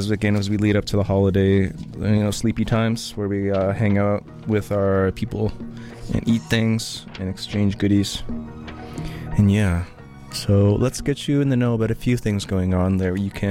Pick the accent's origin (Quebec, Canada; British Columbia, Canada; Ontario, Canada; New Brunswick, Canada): British Columbia, Canada; Port Moody; back in my hometown of Pomo in Port Moody.